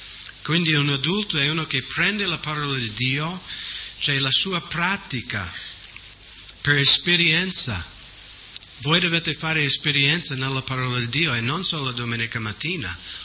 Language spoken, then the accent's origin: Italian; United States; Italian is a second language; now in Italy; tutta questa roba è partita dall'America, quindi il mio paese è proprio radice del male